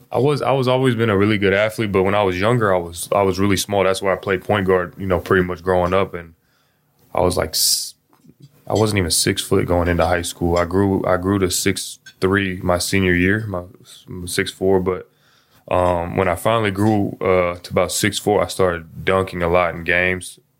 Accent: Seattle, Washington, United States; I grew up in Seattle.

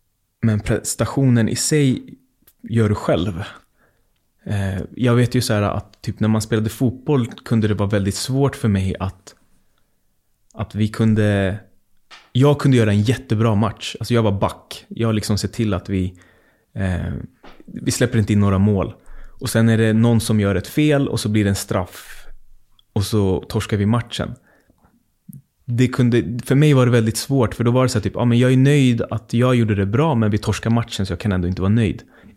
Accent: Fittja, Stockholm County, Sweden; jag är ju uppväxt i Fittja där det liksom är en, alltså det är ett smörgåsbord av olika kulturer och tankar på ett ställe.

